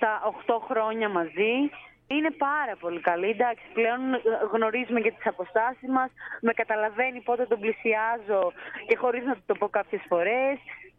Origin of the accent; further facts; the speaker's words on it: Greece; οπότε ακόμα και αυτό για μένα που είμαι από την Ελλάδα είναι σημαντικό.